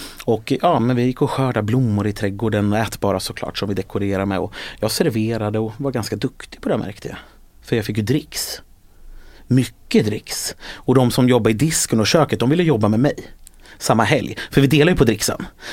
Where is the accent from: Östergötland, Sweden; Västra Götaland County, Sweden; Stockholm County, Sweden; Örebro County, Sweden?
Örebro County, Sweden; Örebro; Jag växte upp först i Björkhaga, ett förortsområde kan man säga utanför Örebro, med radhus och villor